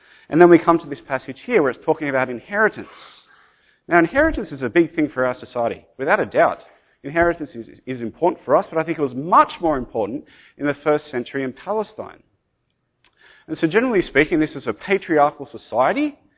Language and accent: English; Sydney, New South Wales, Australia; I grew up in Sydney, just here in the Sutherland Shire.